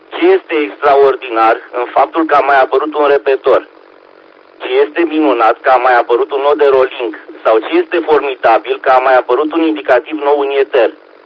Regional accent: Romania; pentru că pur și simplu suntem români de rând care gândim cel mai bine ar fi să moară capra vecinului

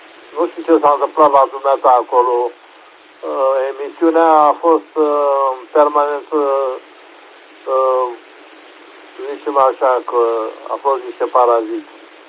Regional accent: Brăila, Brăila County, Romania; din Brăila.

